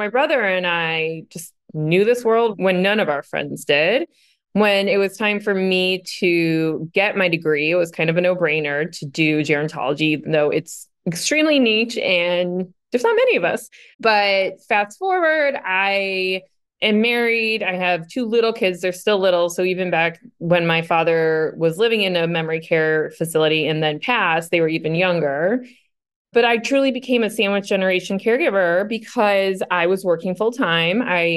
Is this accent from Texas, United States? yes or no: no; Phoenix, Arizona, United States; So I grew up here in Phoenix, and my parents actually owned the first four franchises of Homestead Senior Care.